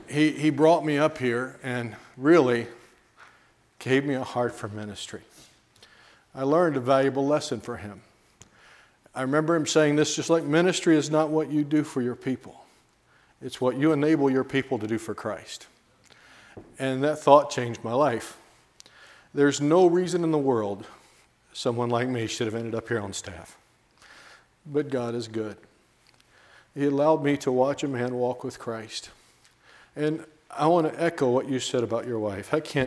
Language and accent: English; South Carolina, United States; I grew up in South Carolina. I'm used to people saying amen when you preach